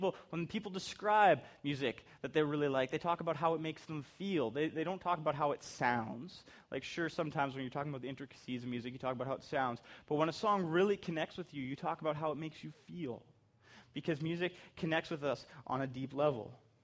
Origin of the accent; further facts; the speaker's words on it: Canada; I am capable Canadian.